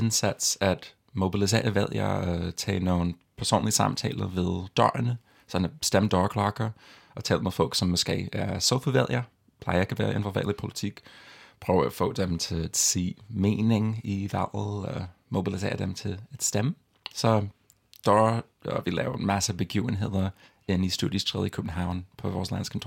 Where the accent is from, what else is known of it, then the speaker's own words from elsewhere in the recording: California, United States; Danish is a second language; also born or lived in New York; now in Denmark; Jeg er amerikaner, oprindeligt fra Californien, men boede i New York i lang tid.